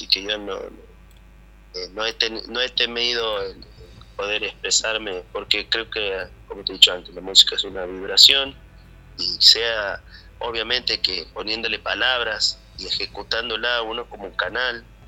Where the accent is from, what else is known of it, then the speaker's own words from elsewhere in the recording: Santiago del Estero, Argentina; Soy argentino, tengo que tocar tango, sí, yo soy santiagueño, sí, he tocado chacarera